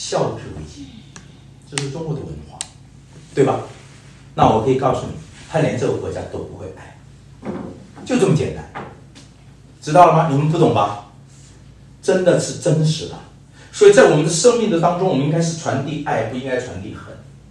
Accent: Canada; 那我说这个容易，因为我来自加拿大。

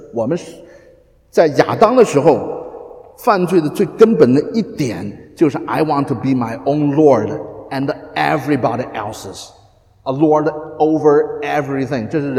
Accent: China; 我们都干过，我们中国人几千年很多书在那边写的

